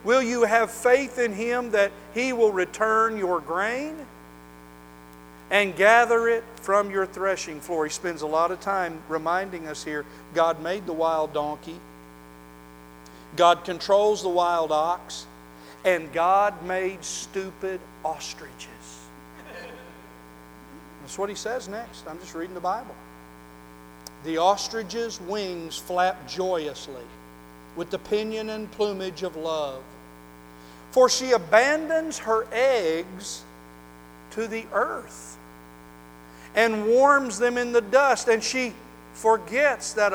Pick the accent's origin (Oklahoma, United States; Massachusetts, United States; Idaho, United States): Oklahoma, United States; I've heard from not only horse people here, but the horse people I grew up around in Oklahoma.